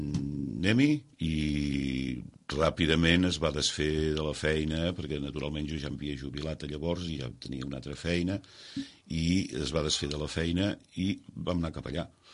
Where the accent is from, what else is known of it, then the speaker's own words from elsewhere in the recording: Blanes, Catalonia, Spain; Som de Blanes, sí.